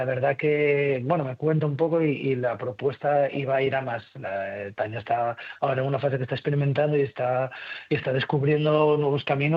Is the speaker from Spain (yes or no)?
yes; Cangas, Spain; yo soy de Cangas